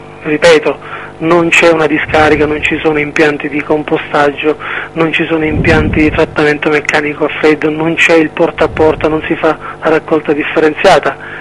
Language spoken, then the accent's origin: Italian; Naples, Campania, Italy; essendo napoletano